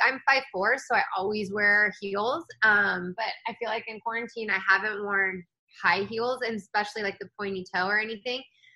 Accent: Newfoundland and Labrador, Canada; So I am from Canada. I grew up in Newfoundland, which is why people think I'm so nice, because Canadians are very nice.

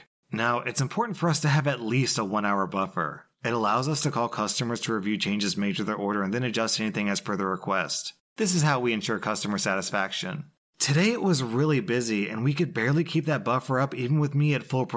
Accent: India; I'm from India

